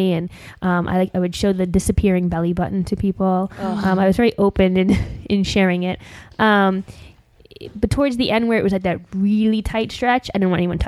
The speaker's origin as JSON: {"language": "English", "region": "New Jersey", "country": "United States", "said": "I'm from New Jersey, so I had the triple, like, belly button piercing"}